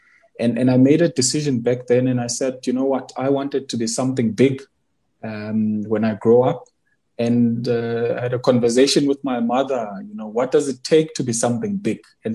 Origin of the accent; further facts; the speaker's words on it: Eastern Cape, South Africa; I come from the Eastern Cape, and I was born in deep rural Eastern Cape, you know, 1 hour bus drive to town, and no electricity, no running water.